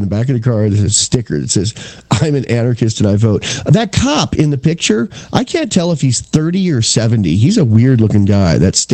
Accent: Ranchester, Wyoming, United States; I'm from Ranch Chester, Wyoming.

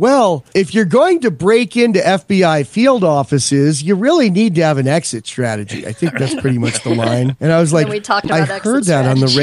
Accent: Ireland; I'm Irish.

